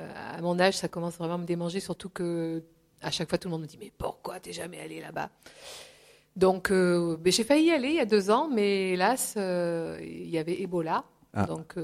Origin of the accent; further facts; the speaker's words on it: Occitanie, France; born there; Je suis née en Lozère.